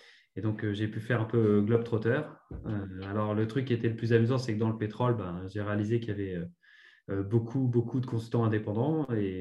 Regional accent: Île-de-France, France; moi j'ai grandi donc dans le 93, dans un quartier plutôt sympa.

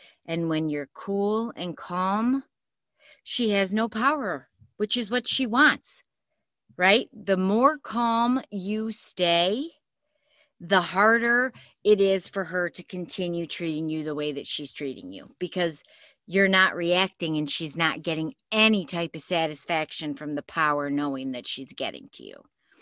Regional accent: Michigan, United States; Sorry, I'm from Michigan, so up north is what we say. There's a bunch of lakes up there.

